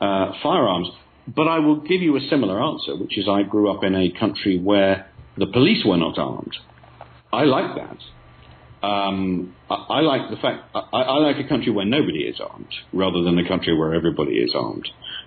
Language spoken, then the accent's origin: English; United Kingdom; as I say, being British, I find that very difficult to talk about.